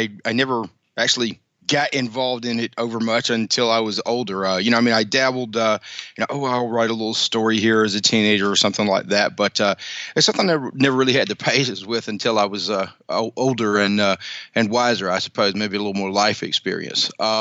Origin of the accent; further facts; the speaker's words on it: Woodbury, Georgia, United States; born there; I tell everybody that I was born in Woodbury, Georgia, and I've been on watch for zombies ever since.